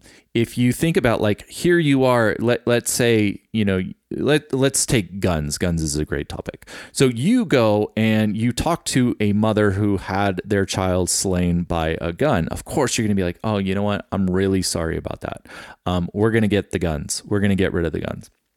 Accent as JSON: {"language": "English", "country": "United States", "said": "But again, I'm an American."}